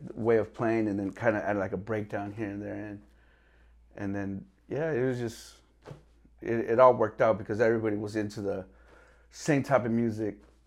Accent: Compton, California, United States; also born or lived in Lynwood; especially growing up I grew up in Compton, but then I ended up moving to Linwood.

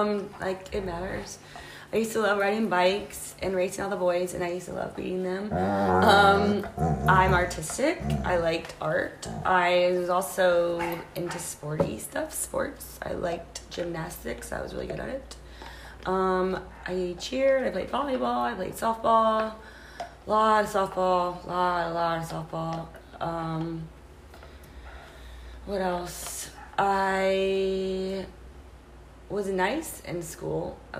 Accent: Virginia, United States; Yeah, I was born, raised in Virginia. I had a good childhood for the most part.

